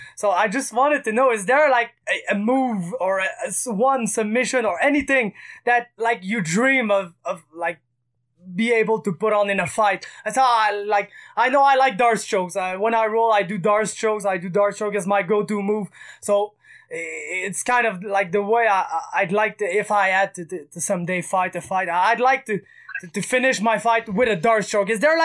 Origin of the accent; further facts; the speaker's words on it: Montreal, Quebec, Canada; I'm from Montreal. Edmonton is a real long way.